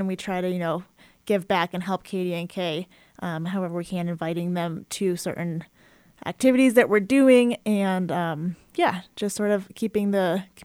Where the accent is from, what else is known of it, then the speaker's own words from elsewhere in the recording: Colorado, United States; I grew up in Colorado. My mom is actually fifth generation native to Colorado, so I think there's definitely some pride in being from Colorado and the West.